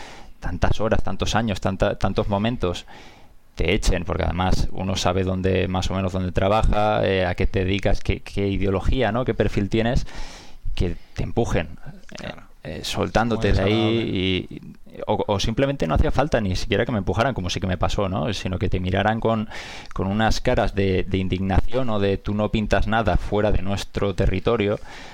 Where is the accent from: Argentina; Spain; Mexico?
Spain; Catalonia; nosotros sí que, digamos, como catalanes constitucionalistas, sí que nos hemos visto un poco desamparados